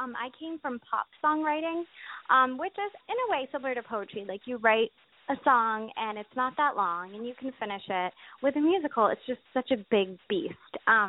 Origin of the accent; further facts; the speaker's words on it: Maine, United States; Well, I'm from New England as well. I'm from Maine. So I'm the same way.